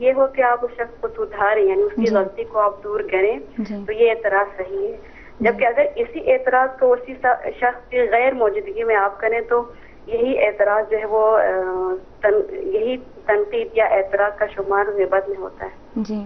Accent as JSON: {"language": "Urdu", "town": "Gilgit", "region": "Gilgit-Baltistan", "country": "Pakistan", "said": "گلگت سے میرا تعلق"}